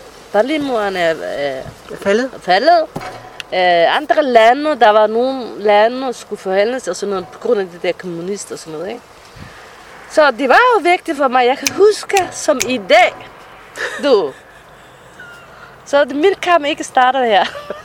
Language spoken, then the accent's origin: Danish; Somalia; now in Denmark; Vi er somalier.